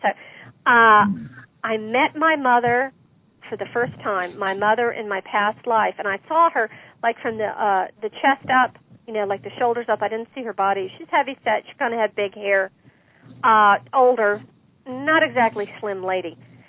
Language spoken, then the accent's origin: English; Ormond Beach, Florida, United States; But anyways, I grew up in Ormond Beach, Florida, in the 1960s. Great place to live.